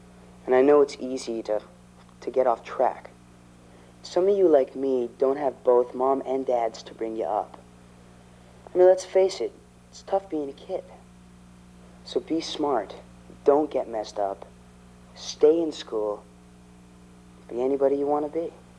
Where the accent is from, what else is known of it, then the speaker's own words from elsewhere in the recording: Toronto, Ontario, Canada; now in Los Angeles, United States; I'm 17 years old and I'm from Toronto, Canada. I'm currently living with my mother Judy in Los Angeles, California.